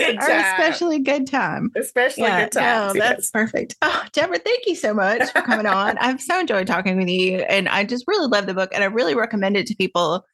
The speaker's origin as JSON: {"language": "English", "region": "Tennessee", "country": "United States", "tie": "born or raised there", "lives_now": "California, United States", "said": "I mean, growing up in the South, in East Tennessee, thunderstorms, regular, part of life. Where I'm in California, I think I've heard thunder one time in 3 years."}